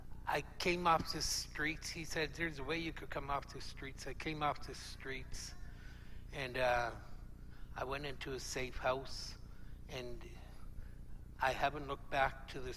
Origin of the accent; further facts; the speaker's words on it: Ontario, Canada; Well, I grew up in Northern Ontario. I was in an orphanage right from birth